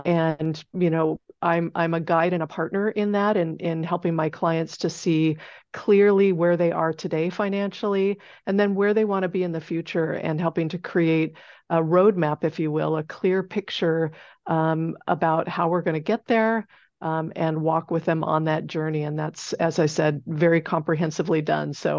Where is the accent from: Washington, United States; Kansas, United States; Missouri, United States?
Washington, United States; Seattle; So first of all, I'm a native of the Northwest. So I grew up in and around the Seattle area and continue to enjoy all that it offers. I live in the Capitol Hill neighborhood with my husband.